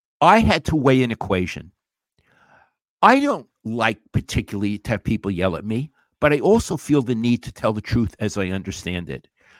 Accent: New York, United States; I am a New Yorker, and I'm very plain spoken

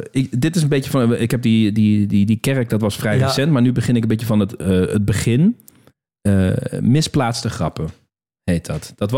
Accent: Nijmegen, Gelderland, Netherlands; En ik kom uit Nijmegen.

